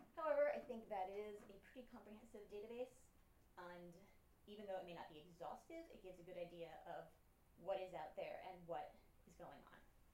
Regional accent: London, United Kingdom; Because I was from London, this had to be a lot of armchair research, unfortunately.

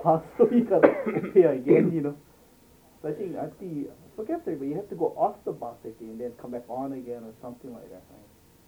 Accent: Kauai, Hawaii, United States; No, I'm from Kauai.

